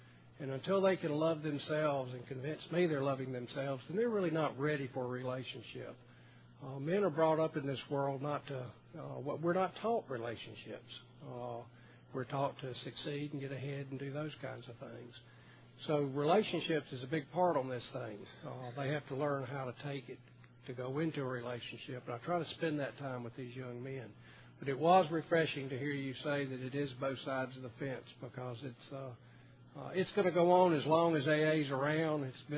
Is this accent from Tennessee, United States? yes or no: yes; Nashville, Tennessee, United States; I'm from Nashville, Tennessee.